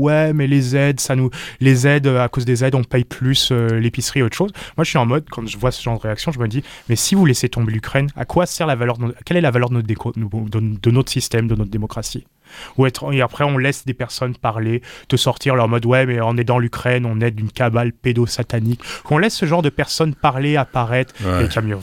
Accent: France; je viens de France, pour venir de France

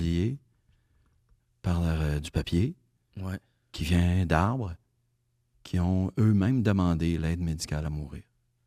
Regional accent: Boucherville, Quebec, Canada; Ah non, moi je viens de Boucherville.

